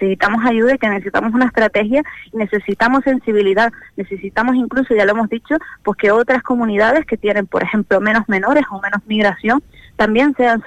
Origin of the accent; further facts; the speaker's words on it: Los Realejos, Canary Islands, Spain; como puede ser de donde yo vengo, ¿no?, que es mi pueblo, Los Realejos, un pueblito de 40.000 habitantes.